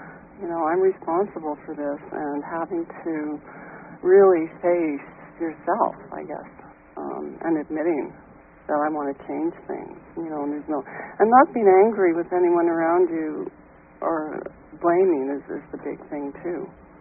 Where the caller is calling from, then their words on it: British Columbia, Canada; Hi, I'm calling from British Columbia.